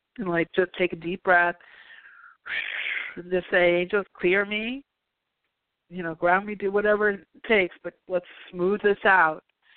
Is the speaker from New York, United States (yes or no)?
yes; New York, United States; now in California, United States; being a New Yorker, we're a little bit cynical.